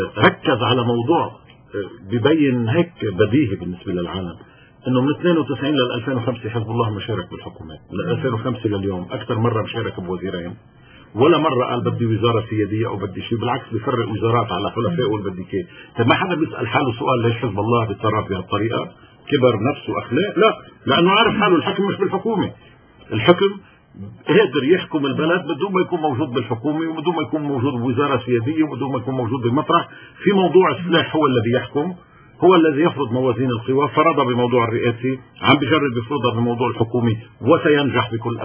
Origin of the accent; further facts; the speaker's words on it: Lebanon; ويلي بيفكر أنه فوتتنا كلبنانيين بمسار رئاسة الجمهورية بالشكل اللي فتنا فيه